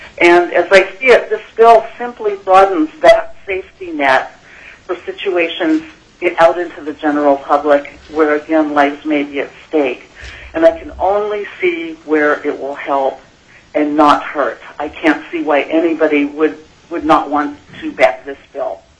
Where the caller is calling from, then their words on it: Anchorage, Alaska, United States; I'm calling from Anchorage.